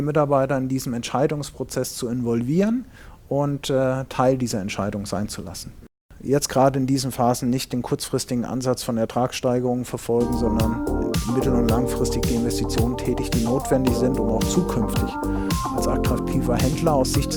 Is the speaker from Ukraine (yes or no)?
no; Fulda, Hesse, Germany; ich komme gebürtig aus Hessen in Fulda